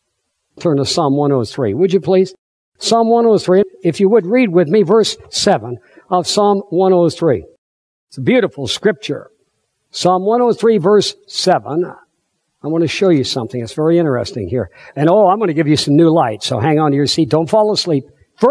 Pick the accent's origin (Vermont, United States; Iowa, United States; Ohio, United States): Vermont, United States; born there; I was born in Vermont, so I can relate to this place.